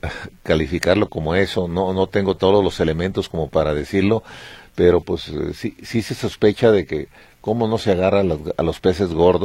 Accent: Guadalajara, Jalisco, Mexico; como tapatío nos falta tener ese amor a la ciudad

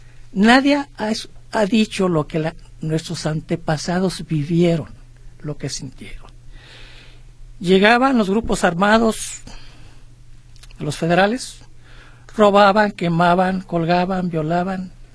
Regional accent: Cuquío, Jalisco, Mexico; Cuquío, Jalisco.

